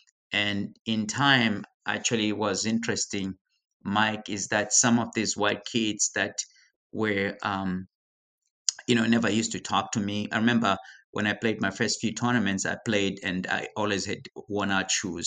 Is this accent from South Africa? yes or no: no; Zimbabwe; I grew up in Zimbabwe. I grew up in a relatively poor family, if you will. I was raised by my grandparents